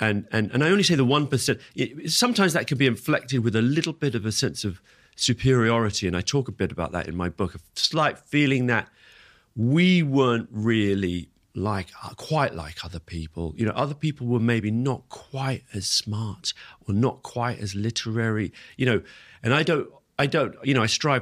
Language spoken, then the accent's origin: English; London, United Kingdom; also born or lived in Singapore; So I was raised, I was born in Singapore, where they were teaching. My brother was born in Uganda, where they were teaching at that time, my older brother. But then they settled in London.